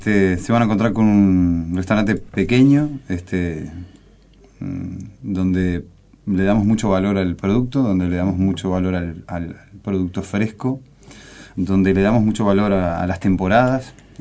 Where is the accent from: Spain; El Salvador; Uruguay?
Uruguay; no me siento extranjero porque soy uruguayo 100%